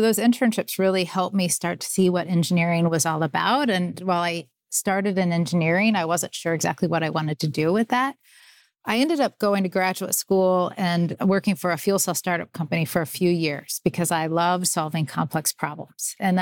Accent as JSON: {"language": "English", "town": "Columbus", "region": "Indiana", "country": "United States", "tie": "born or raised there", "said": "I grew up in Columbus, Indiana. So being in the state of Indiana, of course, you know Purdue growing up."}